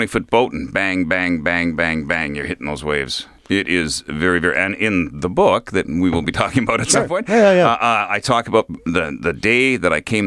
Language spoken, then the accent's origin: English; Gimli, Manitoba, Canada; Like, I grew up in Gimli. Fishermen were around me.